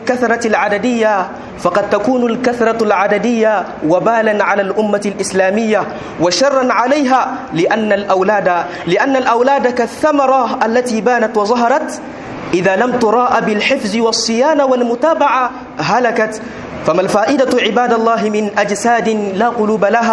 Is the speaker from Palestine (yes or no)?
no; Niger